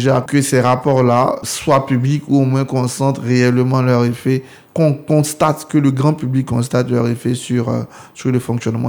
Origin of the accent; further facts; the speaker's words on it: Côte d’Ivoire; c'est une vieille tradition d'avoir chez nous en Côte d'Ivoire pour partenaire privilégié la France